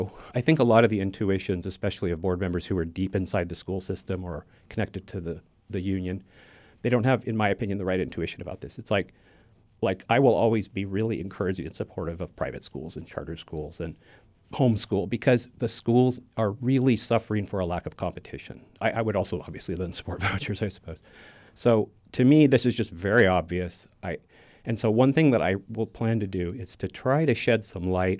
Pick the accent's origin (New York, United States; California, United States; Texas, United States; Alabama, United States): California, United States; Chico; I grew up in Chico, went to Sierra View Elementary and Bidwell Junior and Pleasant Valley High School.